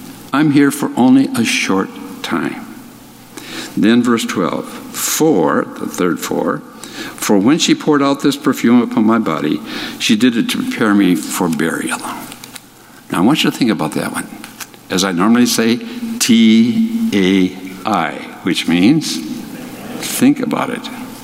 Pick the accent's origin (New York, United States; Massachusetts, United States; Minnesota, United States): Minnesota, United States; Hinckley; If I talk to somebody that's involved in forestry and I say I'm from Hinckley, Minnesota, immediately, oh, the Hinckley Fire.